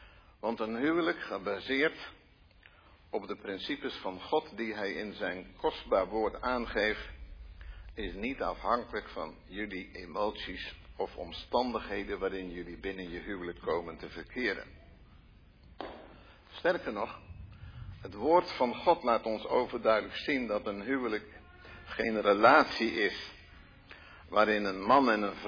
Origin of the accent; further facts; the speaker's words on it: Gelderland, Netherlands; ik kom van de Veluwe, daar waren we altijd gewend om elke preek uit drie punten te laten bestaan.